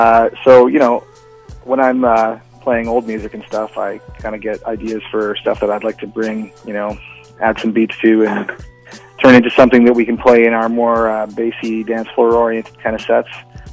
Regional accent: Victoria, British Columbia, Canada; I'm from Victoria, BC

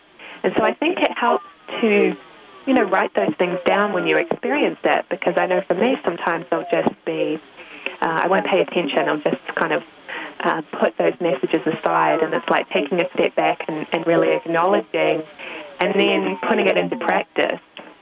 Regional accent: New Zealand; moved away as an adult; also born or lived in United Kingdom; now in United States; I first left my home country of New Zealand, and I lived in the UK first, and then I moved to the United States

